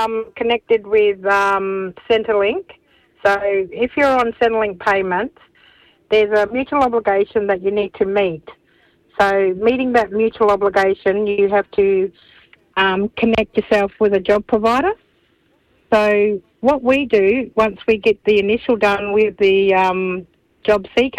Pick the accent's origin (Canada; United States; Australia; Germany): Australia; Carnarvon, Western Australia; now in Karratha, Australia; So I'm originally from Carnarvon in Western Australia. I'm a Malgana woman and Yaru.